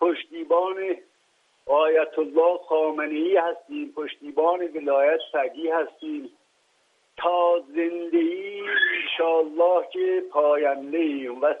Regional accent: Iran; ما ایرانی هستیم، ما پشتیبان ولایت فقیه هستیم

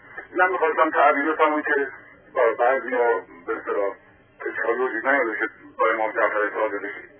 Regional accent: Isfahan, Iran; من از اصفهان هستم

